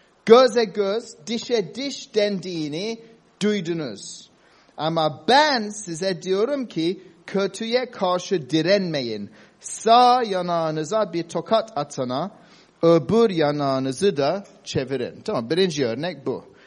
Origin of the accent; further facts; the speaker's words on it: Cyprus; Ben Kıbrıs'ta doğdum büyüdüm.